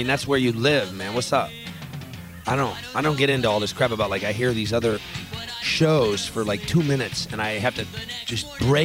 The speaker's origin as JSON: {"language": "English", "town": "Pittsburgh", "region": "Pennsylvania", "country": "United States", "said": "I mean, I'm from Pittsburgh."}